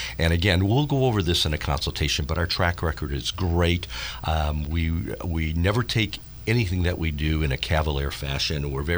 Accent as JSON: {"language": "English", "town": "Detroit", "region": "Michigan", "country": "United States", "said": "we play a lot of Motown since I'm from Detroit."}